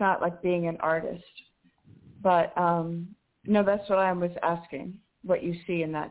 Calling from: Washington, United States; I am calling from Washington State.

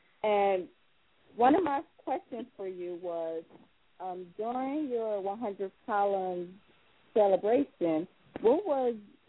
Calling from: Philadelphia, Pennsylvania, United States; I'm calling from Philadelphia.

